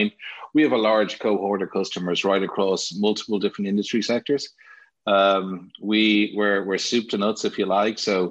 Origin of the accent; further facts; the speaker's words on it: Ireland; now in Texas, United States; I'm an Irishman. I came out to Texas with a previous investment from Scaleworks back in 2016